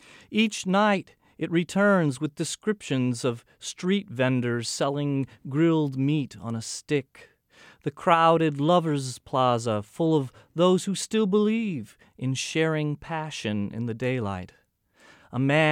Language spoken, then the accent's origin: English; Chicago, Illinois, United States; I grew up in Chicago, and for whatever reason, my sports allegiances remain there.